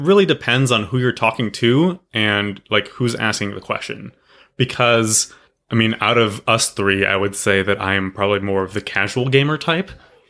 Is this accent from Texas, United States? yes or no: yes; Austin, Texas, United States; I'm from Texas. I'm from Austin.